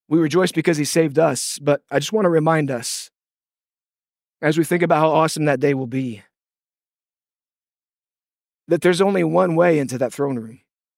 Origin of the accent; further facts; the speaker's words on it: Missouri, United States; I'm from Kansas City area originally. Grew up on a little cattle ranch about 30 miles north of Kansas City.